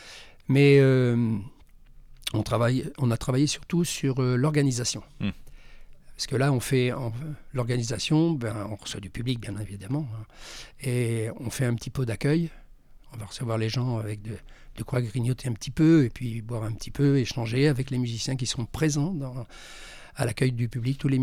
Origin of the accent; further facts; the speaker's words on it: Saint-Jean-d'Angély, Nouvelle-Aquitaine, France; J'étais de Saint-Jean, donc pour moi l'Éden, c'est forcément Saint-Jean-d'Angély.